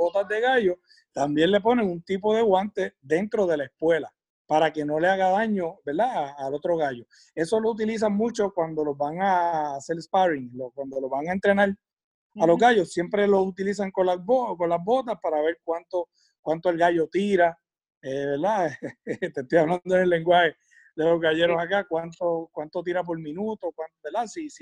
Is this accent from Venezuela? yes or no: no; Orocovi, Puerto Rico; Yo soy del pueblo de Orocovi